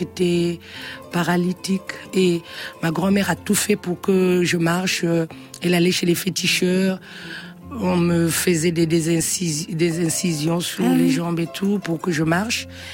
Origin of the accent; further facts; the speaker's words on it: Pointe-Noire, Republic of the Congo; Oui, je suis née à Pointe-Noire.